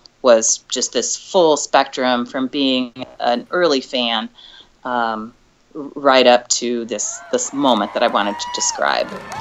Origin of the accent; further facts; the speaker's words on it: South Dakota, United States; I came from South Dakota, so I was. You know, I grew up pretty rural South Dakota, so just moving to the city alone was an expansive learning experience.